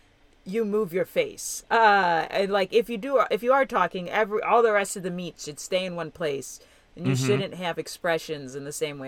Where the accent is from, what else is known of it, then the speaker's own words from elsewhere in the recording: Elmhurst, Illinois, United States; Oh, yeah, I'm from Elmhurst.